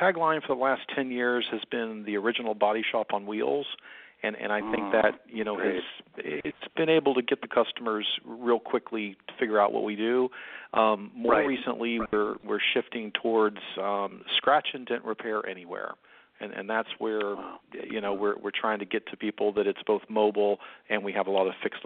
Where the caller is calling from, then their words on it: Myrtle Beach, South Carolina, United States; We're calling from the home office here in Myrtle Beach, South Carolina.